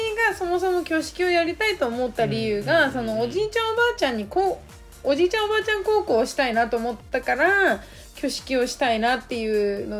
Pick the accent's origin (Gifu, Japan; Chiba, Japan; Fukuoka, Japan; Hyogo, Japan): Fukuoka, Japan; 私故郷が福岡だから私の地元でねやることにすごいあの賛同してくれて